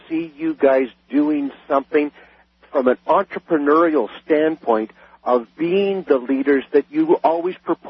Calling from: Toronto, Ontario, Canada; I'm calling from Toronto.

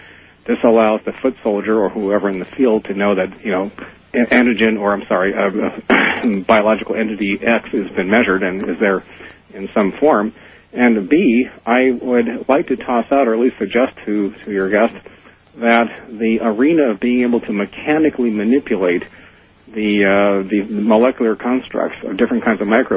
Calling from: Berkeley, California, United States; I'm calling from Berkeley, California.

